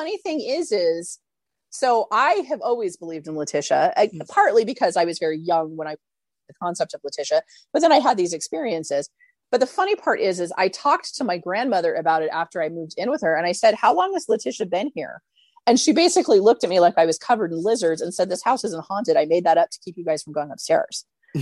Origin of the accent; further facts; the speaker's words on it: San Diego, California, United States; born there; The funny part is too, is I was born in San Diego.